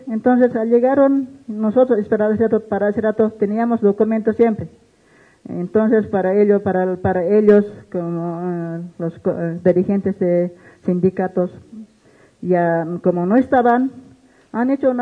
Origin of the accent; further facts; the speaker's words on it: La Paz, Bolivia; nosotros somos de Pacaje, ahorita estamos ejerciendo como autoridades.